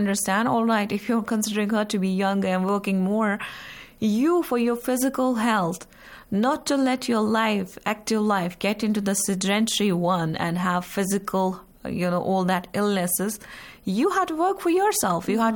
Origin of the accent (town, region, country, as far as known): India